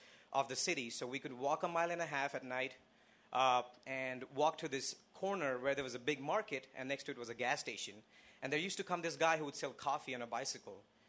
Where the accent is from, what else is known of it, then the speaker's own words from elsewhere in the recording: Mumbai, Maharashtra, India; So, I'm from India, clearly, right? All right. So, I come from Mumbai